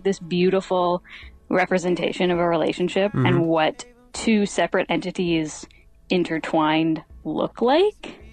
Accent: Toronto, Ontario, Canada; from Toronto.

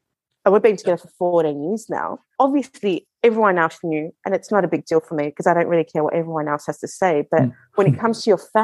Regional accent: Australia; born there; No, I was born in Australia.

